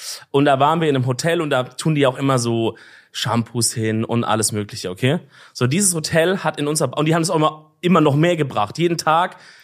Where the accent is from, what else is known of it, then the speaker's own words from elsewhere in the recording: Baden-Württemberg, Germany; Ja, das finde ich als Schwabe auch gut.